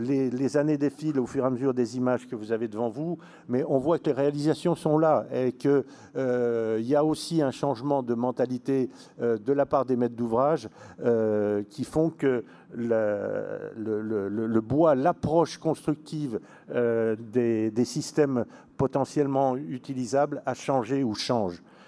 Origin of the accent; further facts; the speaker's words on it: France; Il fallait quand même que moi, en tant que Français, je remercie un petit peu nos amis suisses